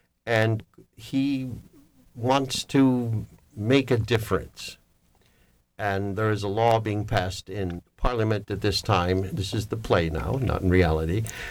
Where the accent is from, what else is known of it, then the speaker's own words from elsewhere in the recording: Chicago, Illinois, United States; my mother was English. I was raised in Chicago, but my parents were European, and I loved comic books as a boy.